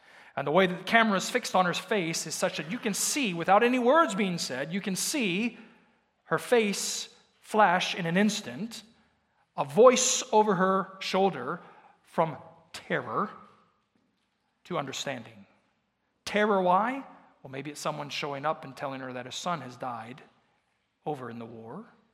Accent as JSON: {"language": "English", "region": "Texas", "country": "United States", "lives_now": "Idaho, United States", "said": "I know this is Idaho and I come from North Texas, but we are not so different."}